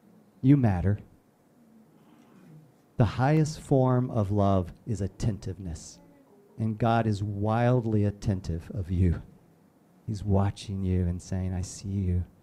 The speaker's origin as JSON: {"language": "English", "country": "Nigeria", "tie": "born there", "said": "I told you that I was born in Nigeria"}